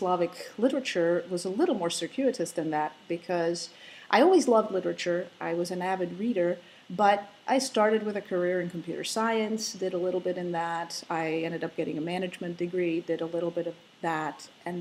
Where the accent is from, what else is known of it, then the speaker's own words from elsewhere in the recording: Slovakia; first language Slovak; English is a second language; In fact, I started to lose a little bit of my Slovak. I started to forget vocabulary as English was pushing its way in.